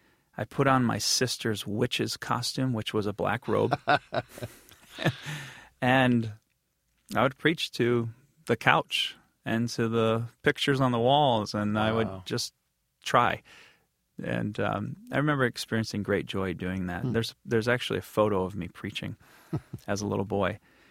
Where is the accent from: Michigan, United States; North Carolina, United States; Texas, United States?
Michigan, United States; Grand Rapids; And I had a great experience in my church growing up in Grand Rapids.